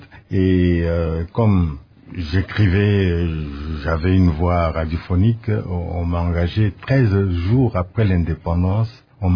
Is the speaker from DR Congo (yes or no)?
yes; Mitwaba, Katanga, DR Congo; born there; Je suis né à Mitouaba, au Katanga, le 23 juillet 1938. Je suis Lion.